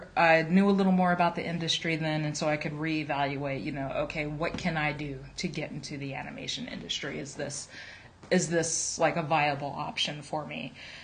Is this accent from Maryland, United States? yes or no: yes; Maryland, United States; especially where I was from, I'm from Maryland, there weren't really any clear pathways to a career in art.